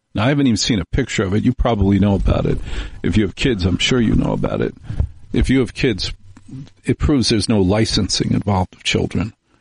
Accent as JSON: {"language": "English", "region": "New Jersey", "country": "United States", "tie": "born or raised there", "said": "I grew up in a matriarchy, not a patriarchy. I grew up in New Jersey, where the women are in charge"}